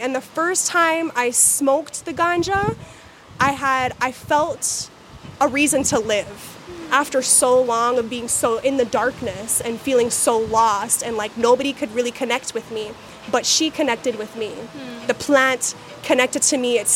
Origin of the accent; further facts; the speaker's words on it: Canada; So I'm Canadian. Caribbean Canadian. I was born in Canada, and my mom is Jamaican, my dad's Panamanian